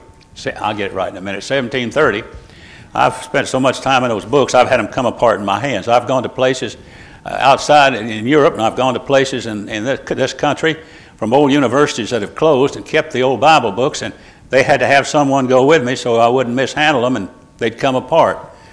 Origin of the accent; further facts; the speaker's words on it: Ireland; So if you think I'm full of baloney, I am, I'm Irish.